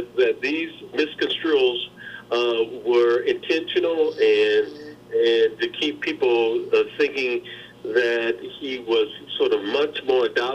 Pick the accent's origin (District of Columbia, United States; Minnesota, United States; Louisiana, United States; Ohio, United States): Louisiana, United States; New Orleans; I grew up in the Queen City of the South, not Nashville. Not, that's the Athens of the South. But I grew up in New Orleans.